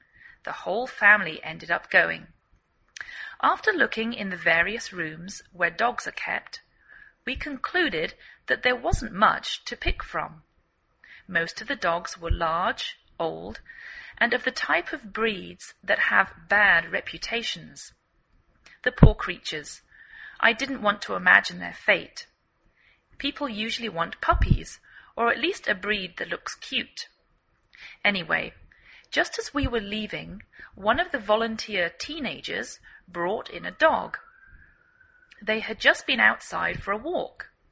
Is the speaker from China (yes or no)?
no; England, United Kingdom; now in United States